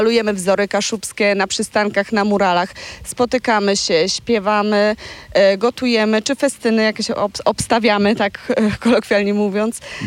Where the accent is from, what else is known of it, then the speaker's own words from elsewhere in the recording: Kalisz, Pomeranian Voivodeship, Poland; Szczycimy się tu w Dziemianach, w Kaliszu, bo my akurat z Kalisza jesteśmy.